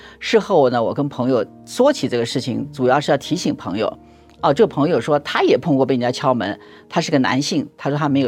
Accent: Taiwan; moved away as an adult; now in United States; 我呢是台湾出生的，在那边受教育，然后移民美国几十年了。

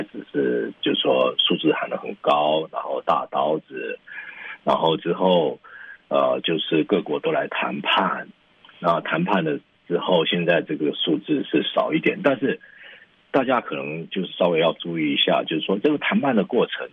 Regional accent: United States; 这是我们美国人自己从口袋里面付钱

